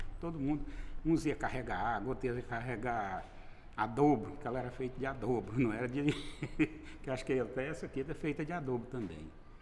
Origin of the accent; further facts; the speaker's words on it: Planaltina, Federal District, Brazil; Daqui de Planaltina mesmo. Natural daqui. Só que quando eu nasci aqui era Goiás, né? Aqui era... Planaltina era município de Formosa.